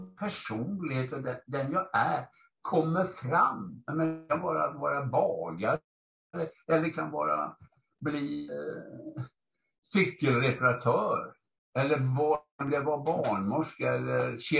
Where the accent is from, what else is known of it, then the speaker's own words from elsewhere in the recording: Gothenburg, Västra Götaland County, Sweden; Jag är uppvuxen i Göteborg och det var det man hade på alla skolan och sånt, Dixieland och New Orleans.